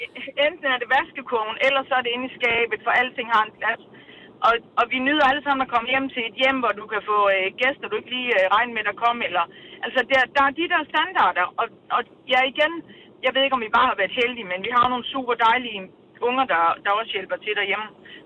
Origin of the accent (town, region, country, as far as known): Herrested, Region of Southern Denmark, Denmark